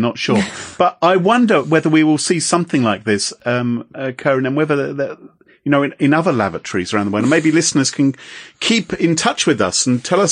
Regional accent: England, United Kingdom; When it comes to these things, I'm just English, right?

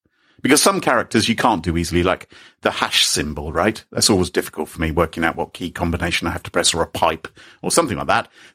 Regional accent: England, United Kingdom; I couldn't dance for two reasons. I'm English and technical.

